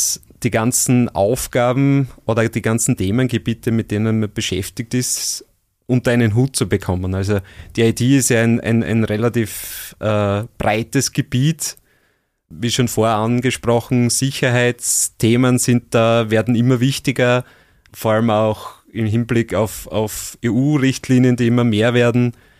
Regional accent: Styria, Austria; Also ich bin aus der Gegend, bin in der Nähe von Gleisdorf aufgewachsen, bin dort in die Unterstufe gegangen

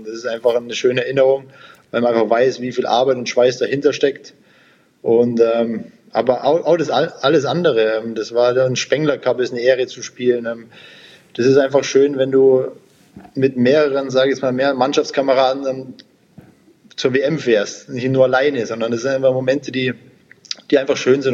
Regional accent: Sonthofen, Bavaria, Germany; Jeder weiß, dass meine Wahlheimat, ich bin ja gebürtiger Allgäuer, Sonthofen, die Wahlheimat wird Augsburg sein. Wir haben da eben ein Haus

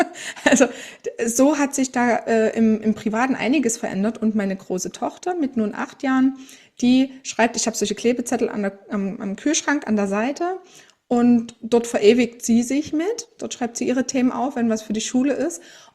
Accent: Saxony, Germany; ich bin bald 40, ich komme aus Sachsen

